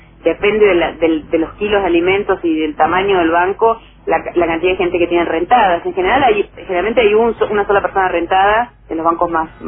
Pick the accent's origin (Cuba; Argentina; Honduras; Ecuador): Argentina; estamos hartos de, como argentinos, que siempre nunca sea lo que la gente dice